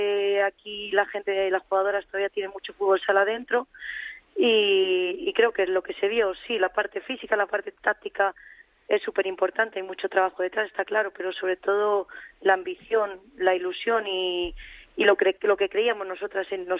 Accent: Community of Madrid, Spain; yo que soy madrileña

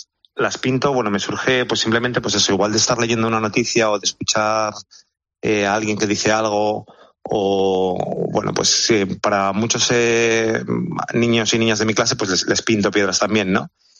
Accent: Oviedo, Asturias, Spain; yo crecí en Oviedo. Bueno, viví en el centro de Oviedo, y la relación que yo tenía, por ejemplo, con la cultura asturiana, incluso con el asturiano, era un poco, pues yo ahora que lo veo en perspectiva, equivocada.

